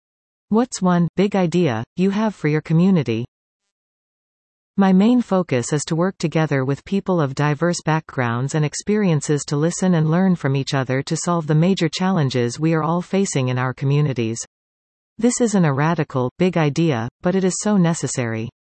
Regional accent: Nanaimo, British Columbia, Canada; also born or lived in northern Ontario; I grew up in Nanaimo and am originally from a small mining town in northern Ontario.

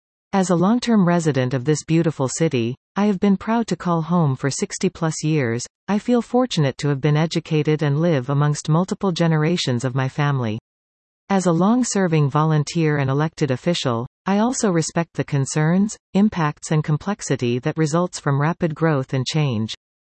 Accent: Langford, British Columbia, Canada; I was born and raised in Langford and my wife and I have raised our 4 children here.

